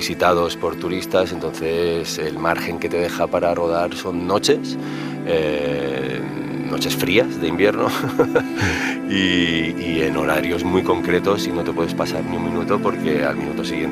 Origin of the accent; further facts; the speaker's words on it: Andorra; Yo crecí en Andorra, pero mi familia es de Gracia y siempre bajábamos a ver a mis abuelos al barrio de Gracia de Barcelona.